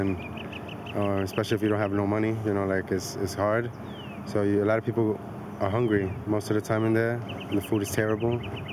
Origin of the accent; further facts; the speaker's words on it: Brooklyn, New York, United States; I'm from Brooklyn.